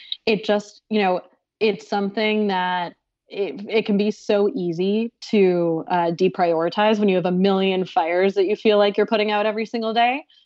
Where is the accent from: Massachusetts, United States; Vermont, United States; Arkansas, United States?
Massachusetts, United States; Boston; now in New York City, United States; I live in New York City now, but I'm from the Boston area. And I love driving back around Boston and just seeing towns I'd never seen before, neighborhoods I didn't even know existed.